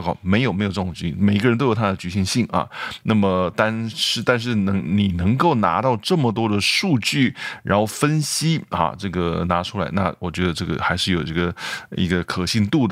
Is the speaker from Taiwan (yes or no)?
yes; Taiwan; moved away as an adult; now in United States; 像我来自台湾，台湾的健保非常的这个完善